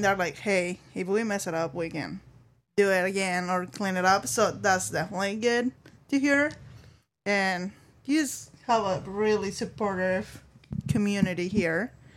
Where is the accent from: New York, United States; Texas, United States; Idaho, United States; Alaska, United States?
Idaho, United States; McCall; I'm from McCall, Idaho.